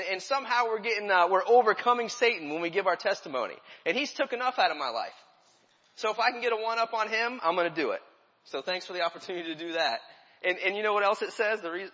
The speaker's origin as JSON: {"language": "English", "town": "New Philadelphia", "region": "Ohio", "country": "United States", "said": "And we're from Ohio, New Philadelphia, Ohio, from First Baptist Church."}